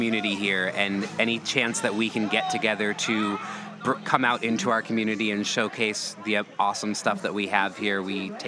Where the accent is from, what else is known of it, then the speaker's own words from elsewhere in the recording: Spokane, Washington, United States; West Coast. Spokane, Washington. So, eastern side of Washington State.